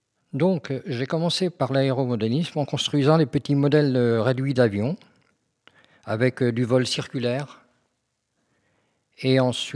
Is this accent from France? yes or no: yes; Créances, Normandy, France; born there; je suis un vieil oiseau puisque j'ai quand même 67 ans. Je suis né en Normandie en 51, donc dans un petit village, Créance, qui pour la petite histoire est la capitale de la carotte nourrie aux algues marines.